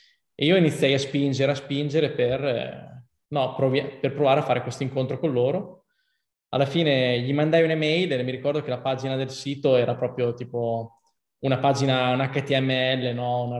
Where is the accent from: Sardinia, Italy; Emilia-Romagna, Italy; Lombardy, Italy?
Emilia-Romagna, Italy; da buon romagnolo